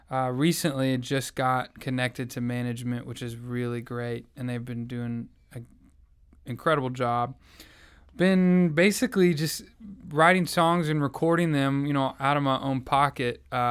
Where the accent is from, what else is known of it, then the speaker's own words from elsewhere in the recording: Southern United States, United States; I guess it's a similar story as most kids and growing up in the Bible Belt.